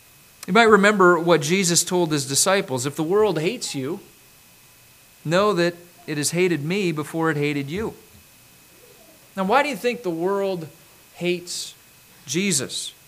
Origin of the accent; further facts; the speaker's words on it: Saskatchewan, Canada; I remember growing up in Western Canada, on the prairies, actually, of Saskatchewan.